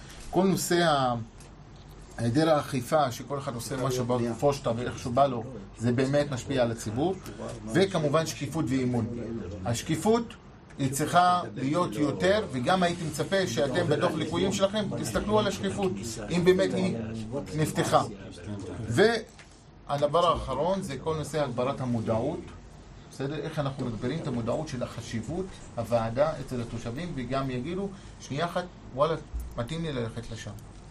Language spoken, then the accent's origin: Hebrew; Herzliya, Tel Aviv District, Israel; אני מדגיע מהרצליה.